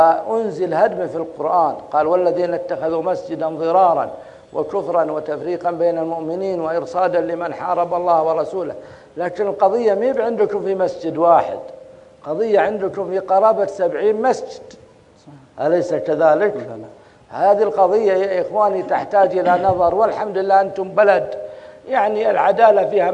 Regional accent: Saudi Arabia; ولو كانت عندنا في السعودية وجاءت للإفتاء سيحيلها للمحكمة، لأن فيها أطراف

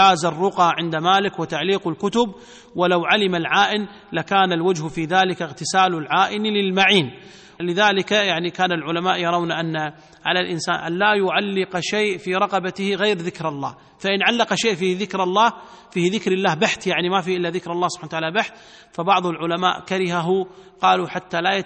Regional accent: Kuwait; يمكن عندنا في الكويت قليل

